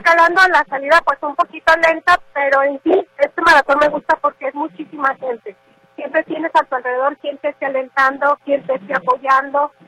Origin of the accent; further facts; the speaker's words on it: Torreón, Coahuila, Mexico; now in León, Mexico; Vengo de León, pero soy originaria de Torreón, Coahuila.